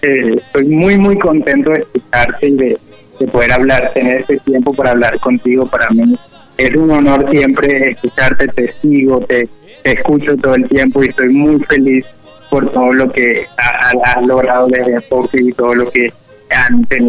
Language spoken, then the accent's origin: Spanish; La Guajira, Colombia; nosotros como guajiros, para que crecimos en la Guajira y llamamos profundamente a nuestro departamento